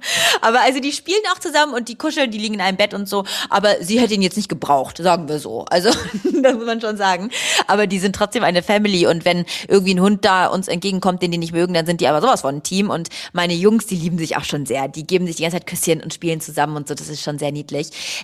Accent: Hanover, Lower Saxony, Germany; Ich komme aus Hannover ursprünglich

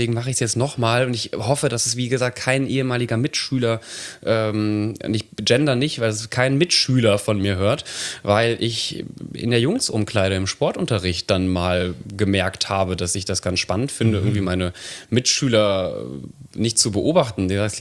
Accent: Nettetal, North Rhine-Westphalia, Germany; Nettetal, das geht rein. Es gibt sogar ein anderes Nettetal, da kommt, glaube ich, Bier und Wasser her, aber das ist nicht das, wo ich herkomme.

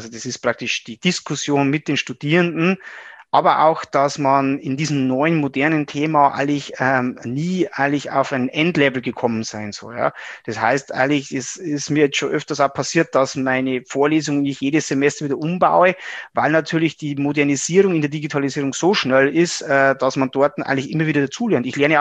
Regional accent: Regensburg, Bavaria, Germany; Ich bin praktisch da groß geworden, bin ein Oberpfälzer hier in Regensburg im Landkreis aufgewachsen und durfte dann glücklicherweise hier auch wieder an die OTH nach Regensburg zurückkehren

